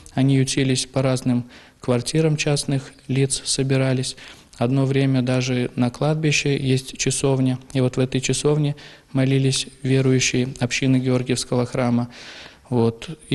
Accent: Samarkand, Samarqand Region, Uzbekistan; Да, я родился и вырос в Самарканде.

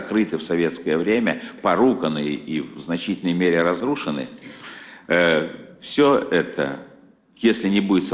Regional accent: Saint Petersburg, Russia; приехал я из Ленинграда

